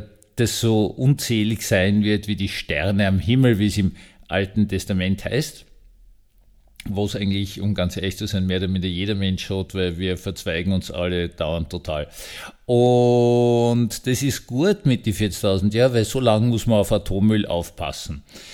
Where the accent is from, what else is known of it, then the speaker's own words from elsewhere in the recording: Austria; Also ich als Österreicher habe zuerst einmal ein Dings gekriegt